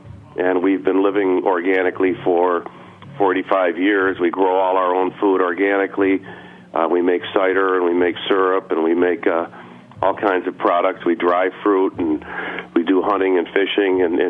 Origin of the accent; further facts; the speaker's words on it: New York, United States; and they'd say, well, where are you from? And we'd say, well, we're from the Finger Lakes.